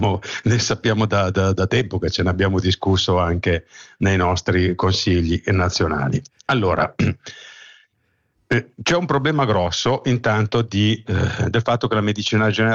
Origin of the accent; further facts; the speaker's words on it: Lombardy, Italy; sto ragionando, io sono lombardo